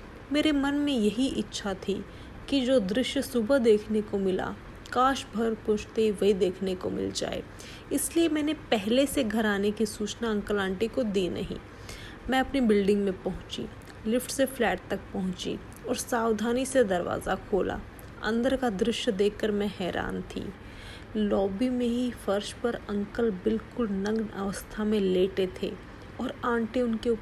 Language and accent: Hindi; Deoria, Uttar Pradesh, India; now in Pune, India; मैं उत्तर प्रदेश के देवरिया जिले की रहने वाली हूँ। वर्तमान में पुणे में भारत की एक प्रतिष्ठित कंपनी में कार्यरत हूँ।